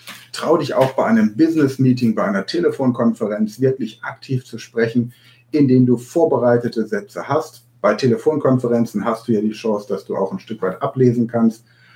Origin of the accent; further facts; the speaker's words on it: Hannover, Lower Saxony, Germany; born there; Ich bin in Hannover geboren, noch nicht mal in Hannover wird Hochdeutsch gesprochen